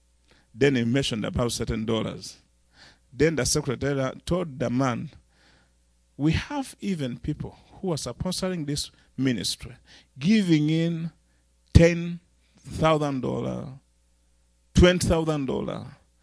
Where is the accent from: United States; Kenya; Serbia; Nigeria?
Nigeria; Then I go, no, I come from Nigeria.